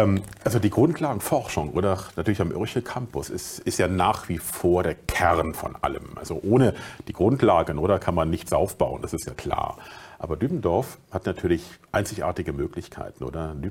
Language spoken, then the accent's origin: German; Berlin, Germany; Ich bin in Berlin aufgewachsen, in einem Randbezirk.